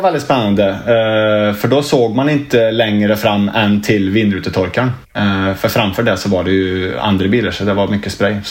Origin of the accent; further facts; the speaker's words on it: Arvika, Värmland, Sweden; also born or lived in Karlstad; Ja, det är väl Karlstad jag är väl född i, men jag är liksom uppvuxen och bor i Arvika.